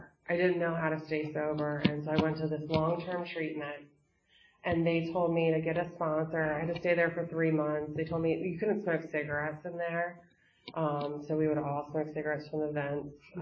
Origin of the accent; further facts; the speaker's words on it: Maryland, United States; so I'm from Maryland.